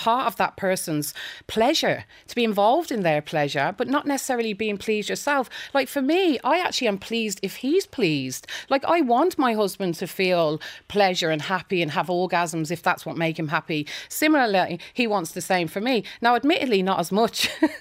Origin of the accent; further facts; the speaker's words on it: Ireland; I think as Irish people, we're a bit repressed in that front.